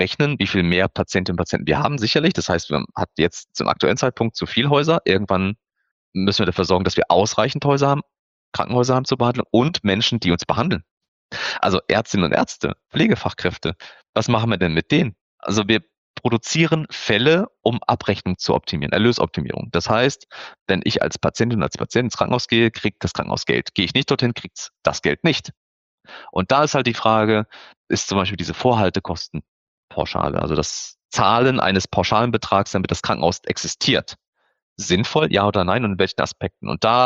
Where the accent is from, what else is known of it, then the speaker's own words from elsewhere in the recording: Koblenz, Rhineland-Palatinate, Germany; ich komme aus Koblenz, würde nach Köln fahren, sind 100 Kilometer